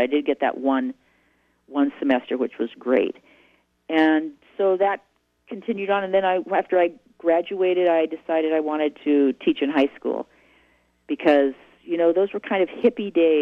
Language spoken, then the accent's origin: English; Bakersfield, California, United States; also born or lived in Kingsburg / McFarland / Delano; I was born in Kingsburg, which is near Fresno, and my family gradually moved south as they were seeking, you know, success economically. And we lived in McFarland, which was a charming little rural community, and then Delano, and finally settling in Bakersfield.